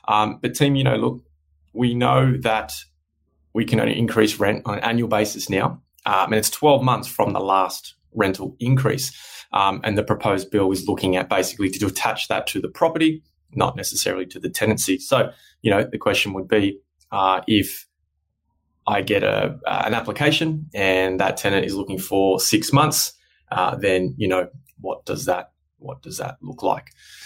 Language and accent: English; New South Wales, Australia; I came from New South Wales, and when I came to Queensland